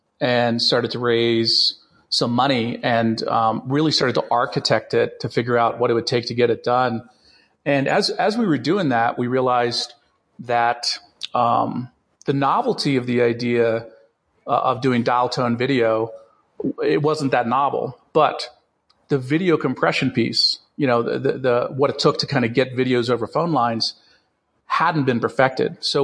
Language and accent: English; Washington, District of Columbia, United States; I grew up in the Washington, D.C. area and fell in love, as you do, in high school.